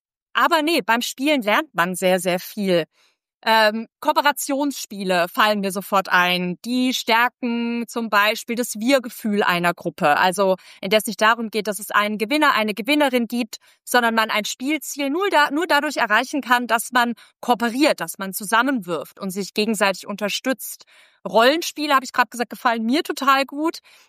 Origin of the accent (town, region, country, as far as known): Baden-Württemberg, Germany